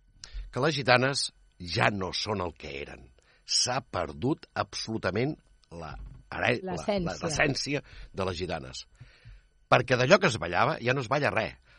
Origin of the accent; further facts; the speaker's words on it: Granollers, Catalonia, Spain; Jo tinc un bon amic, jo sóc de Granollers, i tinc un bon amic que dirigeix una coral.